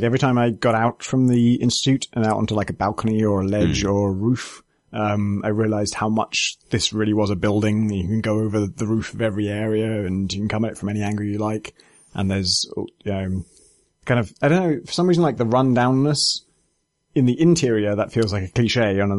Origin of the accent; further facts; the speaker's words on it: England, United Kingdom; Yeah, that spoke to me as an Englishman.